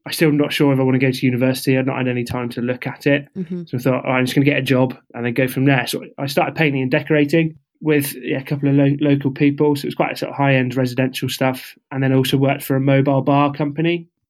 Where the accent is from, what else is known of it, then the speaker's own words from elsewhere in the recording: United Kingdom; now in Australia; So the Australian visa was pretty easy to get as a Brit.